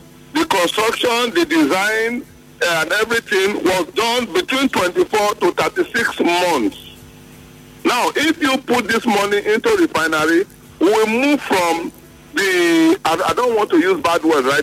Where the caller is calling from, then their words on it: Port Harcourt, Rivers, Nigeria; I'm calling you from Port Harcourt.